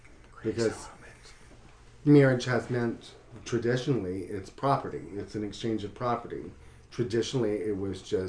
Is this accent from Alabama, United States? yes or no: no; North Carolina, United States; Oh, in North Carolina. They have, my home state of North Kakalaki, they have filed a bill to make gay marriage illegal again.